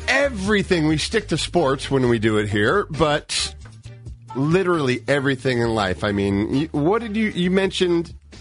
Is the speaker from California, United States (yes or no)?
yes; Redwood City, California, United States; also born or lived in San Francisco; Well, can I say I'm a San Francisco guy if I grew up in Redwood City? Well, see, I was born in San Francisco, so that makes me a San Francisco guy, right?